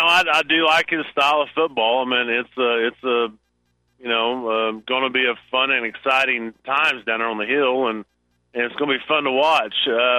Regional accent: Springdale, Arkansas, United States; Oh, well, I'm from Springdale.

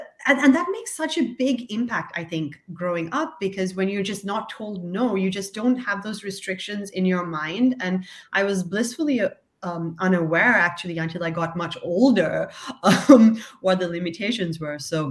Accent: Sri Lanka; I grew up in Sri Lanka, which is quite a patriarchal society.

